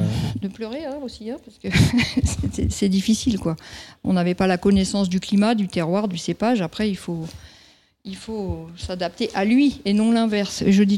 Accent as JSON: {"language": "French", "region": "Île-de-France", "country": "France", "said": "je suis native du Val d'Oise à l'origine."}